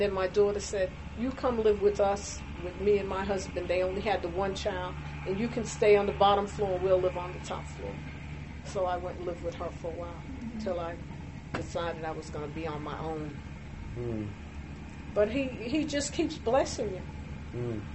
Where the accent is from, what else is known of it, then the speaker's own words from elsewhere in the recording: New York, United States; moved away; Now, I'm from New York. I never did this stuff in New York, okay?